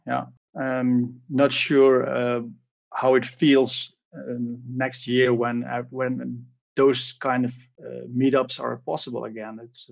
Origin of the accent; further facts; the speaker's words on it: Netherlands; from the Netherlands